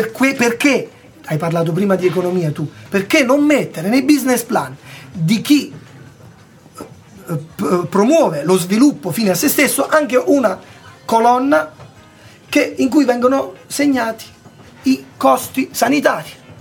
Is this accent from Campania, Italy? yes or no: yes; Caserta, Campania, Italy; also born or lived in Lucca; now in Tivoli, Italy; Io sono casertano, sebbene abbia lavorato 10 anni in Toscana, a Lucca, e adesso sono qui a Tivoli